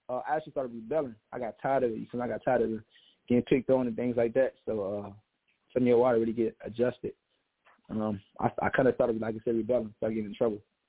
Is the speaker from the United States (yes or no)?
no; Monrovia, Montserrado, Liberia; Born and raised in Liberia, Africa. That's West Africa. Painesville Village, Monrovia, to be exact.